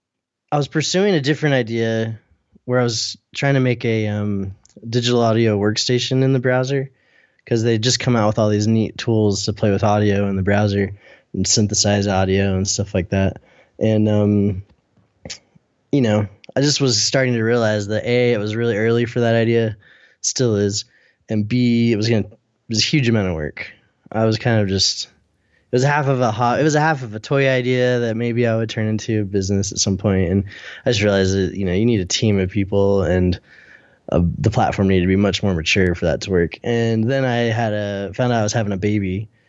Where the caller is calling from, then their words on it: Salt Lake City, Utah, United States; I'm in Salt Lake City, Utah.